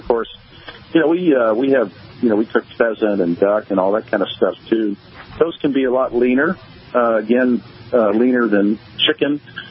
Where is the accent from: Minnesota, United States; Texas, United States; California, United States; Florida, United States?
Texas, United States; But hey, I grew up on the Texas coast, so I do my share of red fishing and trout fishing.